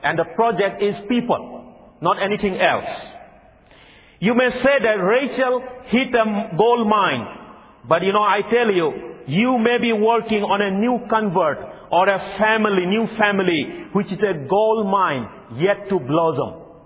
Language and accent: English; Silchar, Assam, India; India is that's the northeast part of India, and I am from Silchar.